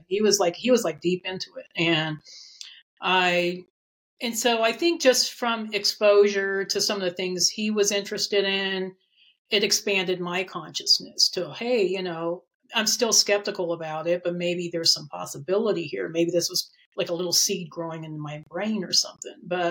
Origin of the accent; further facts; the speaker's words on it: Colorado Springs, Colorado, United States; I used to live in Colorado Springs. That's actually my hometown.